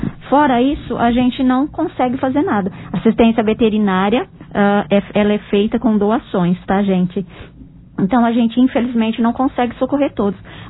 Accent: Monte Alto, São Paulo, Brazil; born there; Eu nasci em Monte Alto.

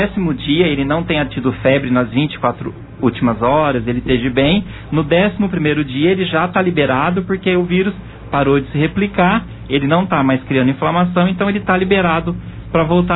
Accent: Catanduva, São Paulo, Brazil; Na realidade eu não sou daqui, né? Eu sou de Catanduva

